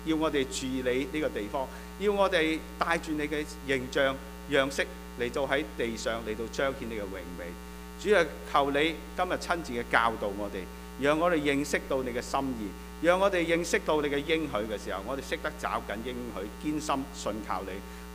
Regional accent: China; 我們中國人說嘛，結婚或者成家立室，這樣是我們的什麼叫做終身大事。

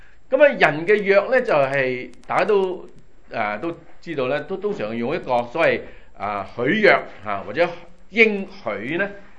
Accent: China; 咁我哋中國人咧做一言九鼎嚇

